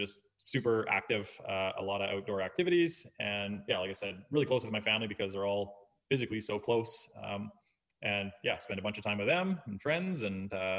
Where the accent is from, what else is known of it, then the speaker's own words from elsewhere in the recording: Kelowna, British Columbia, Canada; I was born and raised in Kelowna, BC, and I just love it here because of the lake and the mountains and the weather and four seasons.